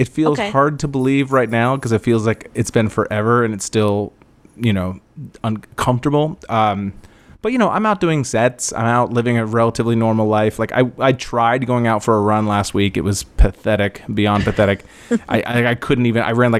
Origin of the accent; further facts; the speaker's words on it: Ireland; And I'm Irish.